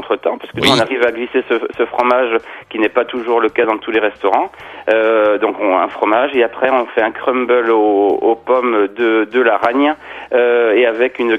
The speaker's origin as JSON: {"language": "French", "region": "Brittany", "country": "France", "said": "je suis breton."}